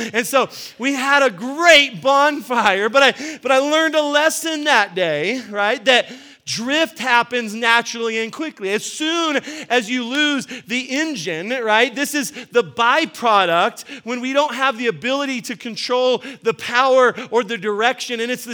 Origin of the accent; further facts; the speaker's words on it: Albuquerque, New Mexico, United States; I grew up here in Albuquerque, and so there's not very many lakes nearby.